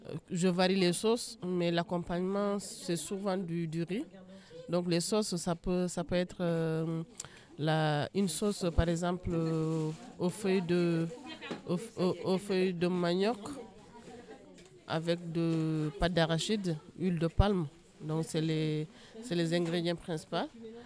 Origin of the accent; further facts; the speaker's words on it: Senegal; Moi, je suis sénégalaise.